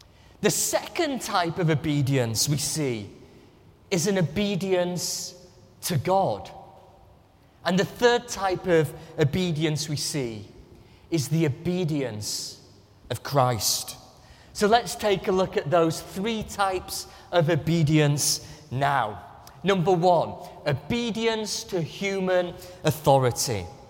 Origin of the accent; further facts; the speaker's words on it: England, United Kingdom; now in Singapore; as an Englishman, I really appreciate the orderly queues that I can join you in.